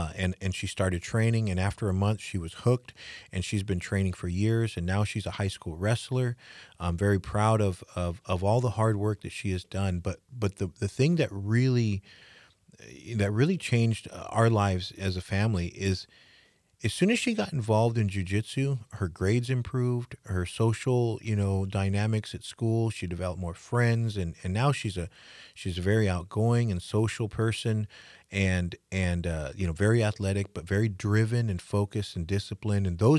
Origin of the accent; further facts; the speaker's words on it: Yuma, Arizona, United States; My brother and I were raised here in Yuma. We grew up playing sports and involved in activities, like 4-H and the Yuma County Fair the Science Fair and all that kind of things. And so, I had a really good upbringing here in Yuma.